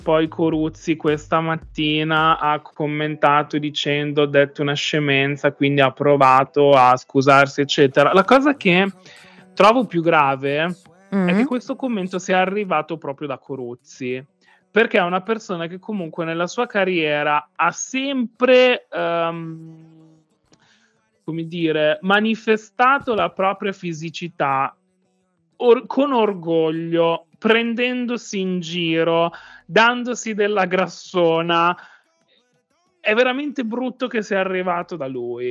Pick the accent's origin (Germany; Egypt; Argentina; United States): United States; Dallas, Texas; Ah no, comunque sono di Dallas, quindi no, no, no.